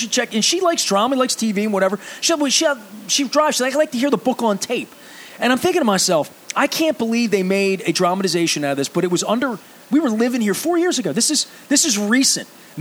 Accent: Dundalk, Maryland, United States; I'm from Dundalk, Jenkins, and Essex, all of that.

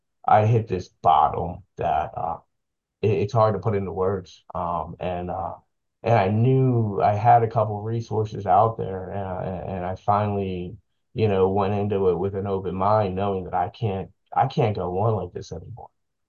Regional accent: Edgewood, Maryland, United States; I get to give back because I grew up in Edgewood in Harford County, so I get to give back to a community which I ravaged.

